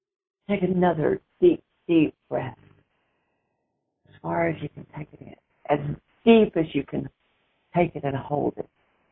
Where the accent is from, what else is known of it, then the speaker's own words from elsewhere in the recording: Weatherford, Texas, United States; she was in the Fort Worth area, in my hometown, Weatherford.